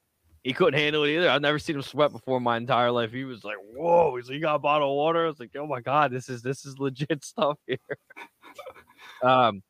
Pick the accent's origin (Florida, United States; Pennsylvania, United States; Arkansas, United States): Pennsylvania, United States; because I was from Delco, and I wasn't from Southern Chester County.